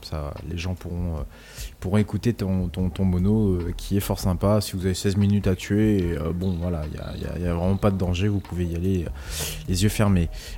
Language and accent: French; Brittany, France; je suis breton, donc je suis en Bretagne